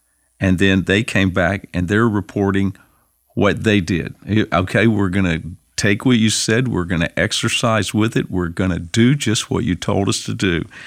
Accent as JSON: {"language": "English", "region": "North Carolina", "country": "United States", "tie": "born or raised there", "said": "Even in my hometown in North Carolina"}